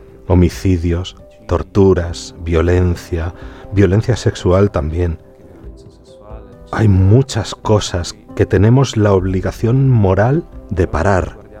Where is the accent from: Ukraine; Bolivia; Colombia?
Ukraine; Kharkiv, Kharkiv Oblast; de mi ciudad natal, Járkov.